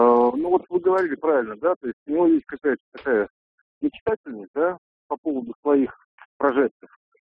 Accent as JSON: {"language": "Russian", "town": "Samara", "region": "Samara Oblast", "country": "Russia", "said": "Я из Самары."}